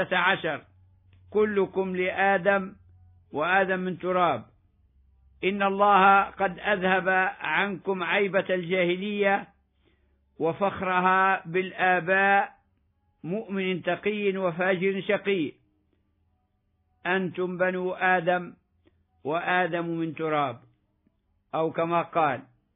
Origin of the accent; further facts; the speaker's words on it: Libya; لنعلم حقوقنا كليبيين فنلتزم بالمطالبة بها